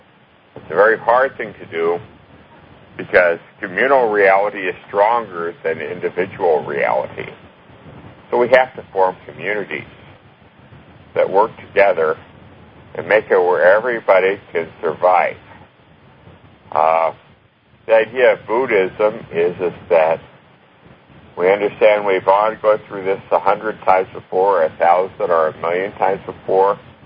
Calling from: Melbourne Village, Florida, United States; Melbourne Village.

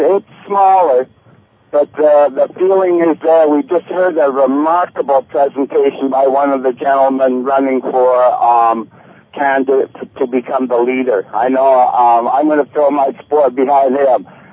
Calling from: Ottawa, Ontario, Canada; I'm calling from Ottawa.

